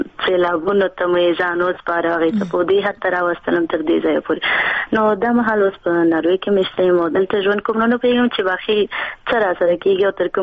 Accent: Afghanistan; now in Norway; مرګونی حالت په افغانستان کې و هغې کې زما ډېر هغه ابتدایي ورکوټوالی و

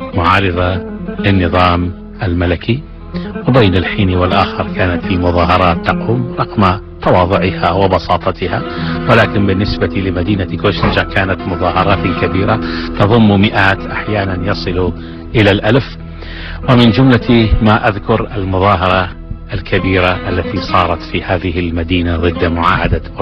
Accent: Iraq; first language Kurdish; Arabic is a second language; أنا عراقي فكانوا يعتبرونني عربيا

